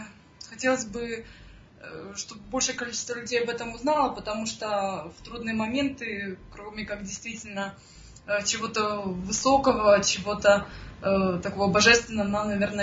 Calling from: Ukraine; Самое интересное, что я звоню вам с Украины, с далекой Украины.

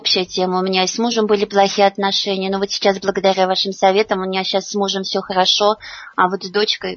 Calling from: Nizhnekamsk, Tatarstan, Russia; Я звоню вам из Нижнекамска

